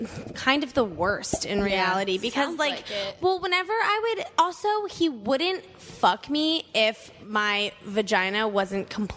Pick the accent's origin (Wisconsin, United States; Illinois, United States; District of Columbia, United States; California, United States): District of Columbia, United States; Washington; I'm from Washington, D.C., so I'm from the East Coast